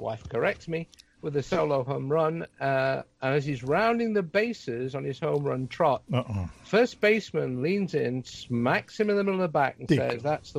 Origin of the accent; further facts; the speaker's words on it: East Midlands, United Kingdom; accent: Derbyshire; I speak a variety of a Derbyshire accent.